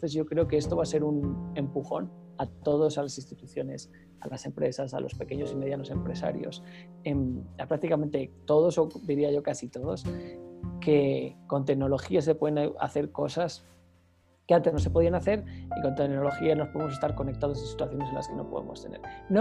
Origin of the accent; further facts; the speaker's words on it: Spain; moved away as an adult; now in Colombia; como español que vive en Colombia hace ya muchos años